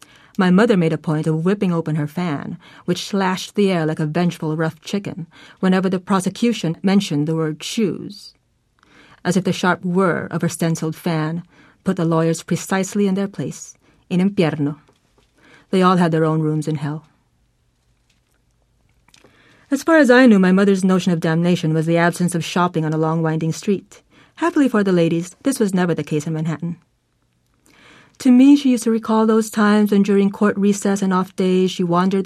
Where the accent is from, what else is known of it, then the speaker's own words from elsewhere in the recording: Manila, Metro Manila, Philippines; born there; I was born in Manila.